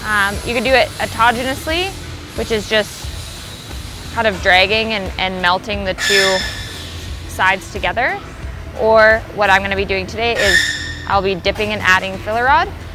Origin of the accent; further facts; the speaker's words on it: Calgary, Alberta, Canada; I'm a welder from Calgary, Alberta, Canada.